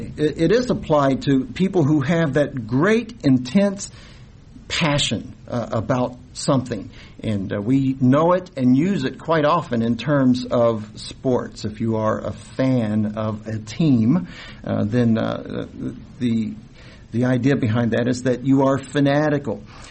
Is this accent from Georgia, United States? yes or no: no; Louisville, Kentucky, United States; I grew up in Louisville. I'm a University of Louisville fan.